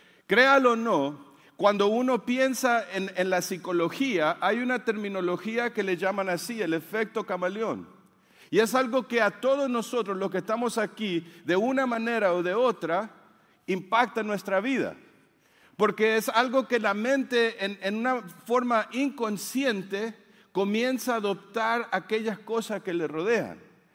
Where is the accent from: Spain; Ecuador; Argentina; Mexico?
Mexico; Yo soy mexicano.